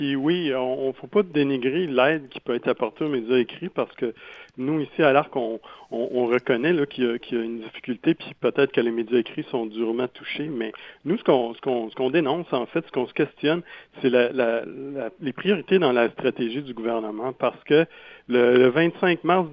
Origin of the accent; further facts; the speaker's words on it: Quebec, Canada; réfléchir en tant que Québécois, en tant que citoyen